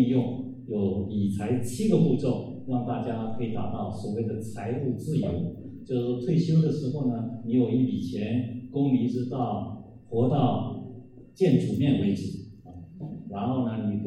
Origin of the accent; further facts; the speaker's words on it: Taiwan; 我是台湾来的